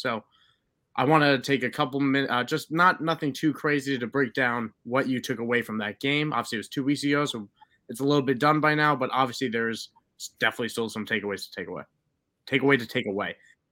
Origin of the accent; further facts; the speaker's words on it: Long Island, New York, United States; So I'm from Long Island, New York.